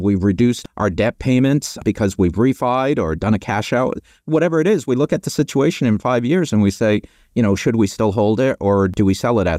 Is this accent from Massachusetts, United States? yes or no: yes; Boston, Massachusetts, United States; accent: Boston; I hail from the Northeast, hence the Boston hat and the Boston accent.